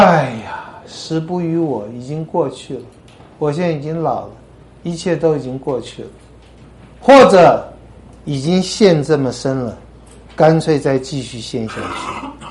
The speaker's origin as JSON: {"language": "Chinese", "country": "China", "said": "那个我们中国人说仓颉造字的时候，天雨粟，鬼夜哭。"}